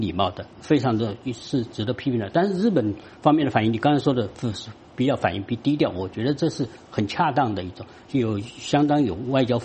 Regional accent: China

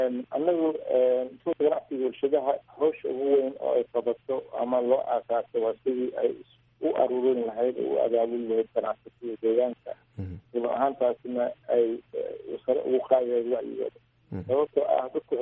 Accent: Mogadishu, Banaadir, Somalia; born there; also born or lived in United Kingdom / United States; aniga waxaan ku dhashay magaalada Muqdisho laakiin waxaan aslan ka soo jeedaa deegaanada galmudug waxaan imigaa ku meelaa dalka Ingiriiska kadibna dalka Maraykanka oo aan ka badan jeeday ilaa iyo 98 waxaan ku soo noqday xamar 7 sano

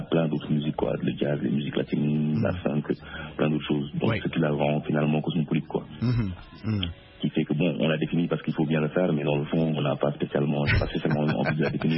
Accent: Senegal; moved away as an adult; now in France; moi je suis sénégalais. En fait, je suis né et j'ai grandi au Sénégal.

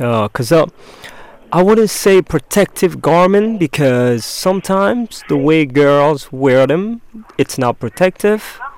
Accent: Conakry, Guinea; English is a second language; Oh, that's Guinea-Conakry, West Africa, where I grew up.

